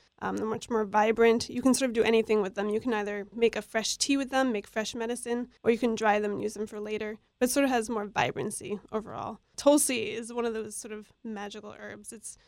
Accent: United States; I'm an American. Yeah.

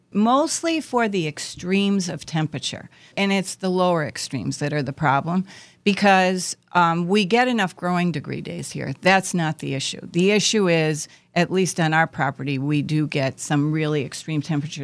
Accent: Ireland; I'm Irish.

